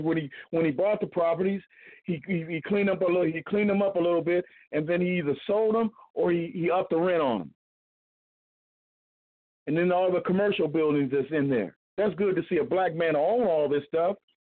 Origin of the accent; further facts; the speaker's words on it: Oak Park, Illinois, United States; now in Elmhurst, United States; I grew up here in Oak Park. But I got priced out, so I live over here on the other side of Oak Park now. I live in Elmhurst, behind the hospital, because that's the only place I could afford to live.